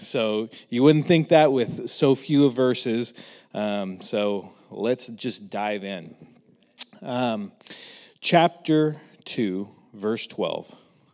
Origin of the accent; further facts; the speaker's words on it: Reno, Nevada, United States; I'm from Reno, Nevada. I've lived there since, 1991. Love the area.